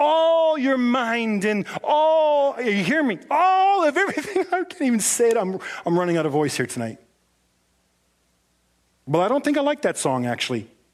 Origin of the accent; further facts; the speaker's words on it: Canada; but in Canada, we're a funny bunch. It's okay. We're Canadian. We're proud of it.